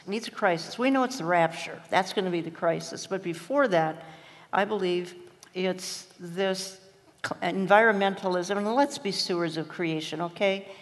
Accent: Minneapolis, Minnesota, United States; Because I come from Minneapolis.

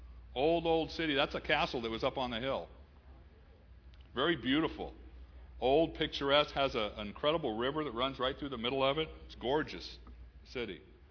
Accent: Los Angeles, California, United States; I usually start off with saying, you know what, I'm from Los Angeles, or from California.

